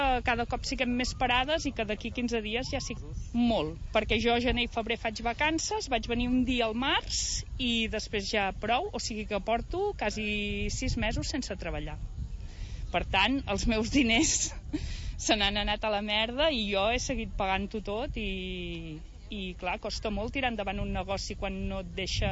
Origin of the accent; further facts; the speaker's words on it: L'Escala, Catalonia, Spain; A més, jo sóc de l'Escala i estic extremadament contenta d'haver tornat a muntar en el meu poble.